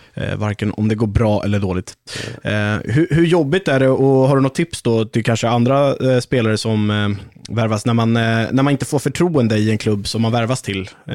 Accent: Stockholm, Stockholm County, Sweden; sitter här och killissar som stockholmare

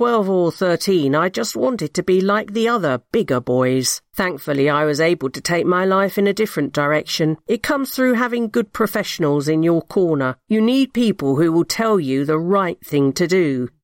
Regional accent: Hackney, London, United Kingdom; When you become a teenager, it's a bit different. I moved from Hackney to North London.

